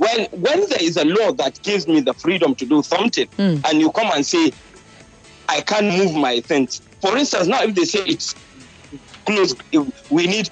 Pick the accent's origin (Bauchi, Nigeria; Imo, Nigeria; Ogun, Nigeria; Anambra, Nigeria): Bauchi, Nigeria; No, because I'm from Bauchi. I worked in Bauchi.